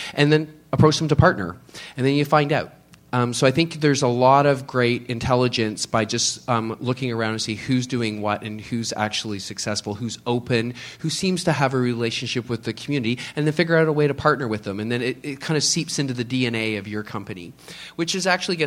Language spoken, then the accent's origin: English; Canada; now in Philadelphia, United States; I was actually new to the U.S. I'm from Canada, so I didn't know what the vibe of the community was at all.